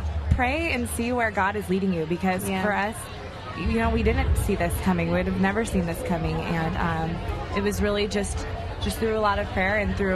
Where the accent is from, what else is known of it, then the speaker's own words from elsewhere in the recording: San Diego, California, United States; Anna's from Colorado. I'm from San Diego.